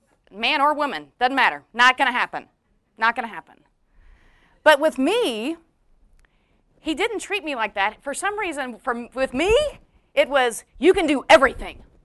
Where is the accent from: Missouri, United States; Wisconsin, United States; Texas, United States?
Texas, United States; Victoria; So I grew up in South Texas, a little town called Victoria. Anybody know Victoria?